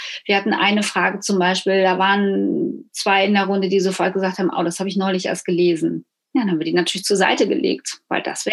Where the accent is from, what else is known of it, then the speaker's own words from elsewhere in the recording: North Rhine-Westphalia, Germany; Also ich bin ja Westfälin